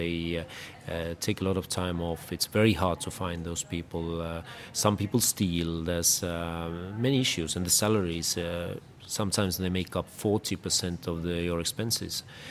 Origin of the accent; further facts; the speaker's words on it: Tallinn, Harju County, Estonia; I'm from Tallinn, Estonia, and I am running a startup that builds a robot bartender.